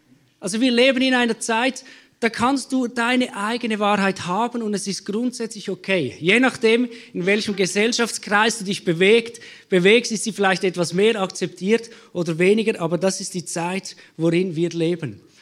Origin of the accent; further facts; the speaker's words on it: Switzerland; Meine Großmutter war Deutsche eingebürgert und jetzt bin ich wirklich ein Schweizer. Vielleicht hörst du es.